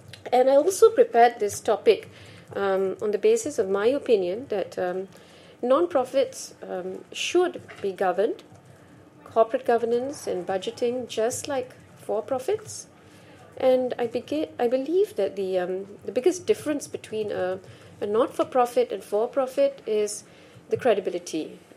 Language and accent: English; Singapore; Hello, everyone. … from Singapore, and I'm here with my colleague in the IP industry, Brian, who's from the US.